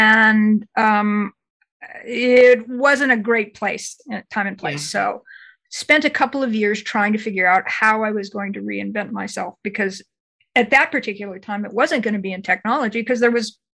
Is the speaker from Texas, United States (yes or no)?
no; Hawaii, United States; also born or lived in Southern California; I was raised in Hawaii and lived a long time in Southern California. And then I found myself in Arkansas, and you know, it snows there.